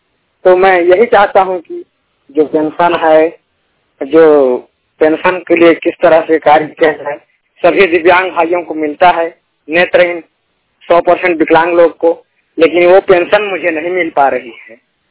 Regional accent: Raigarh, Chhattisgarh, India; मैं कक्षा 10वीं का छात्र हूँ, मैं 100% विकलांग हूँ और ग्राम गौर बहारी जिला रायगढ़ छत्तीसगढ़ का रहने वाला हूँ।

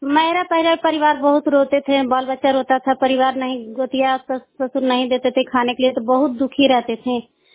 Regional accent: Katrubigha, India; मैं कतरुबिगहा के रहने वाली हूँ।

